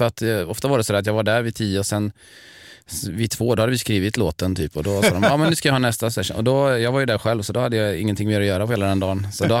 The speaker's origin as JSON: {"language": "Swedish", "country": "Sweden", "tie": "born or raised there", "said": "Jag tycker jag är uppvuxen på landsbygden i Sverige, där jag är uppvuxen, och liksom började köra traktor när jag var 3"}